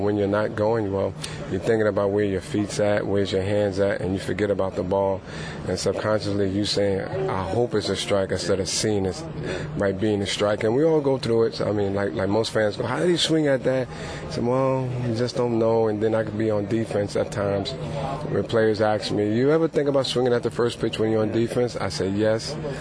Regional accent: New York, United States; And as a fan, I grew up in New York, so Shea Stadium.

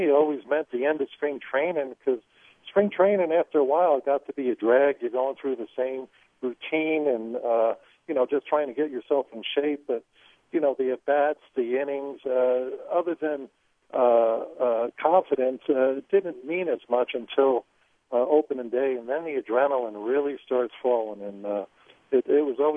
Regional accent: New Jersey, United States; But I grew up back in New Jersey despising the Dodgers, and then when the Giants drafted me, it was like a perfect match when we played each other.

